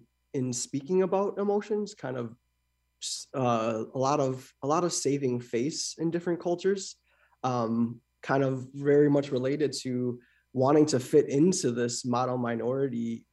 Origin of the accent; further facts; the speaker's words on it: Midwest, United States; I growing up in the Midwest, I found that it was something I needed.